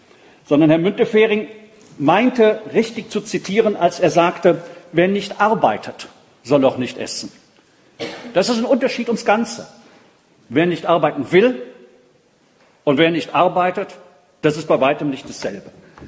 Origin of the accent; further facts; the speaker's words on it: Bonn, North Rhine-Westphalia, Germany; Ich komme aus Bonn.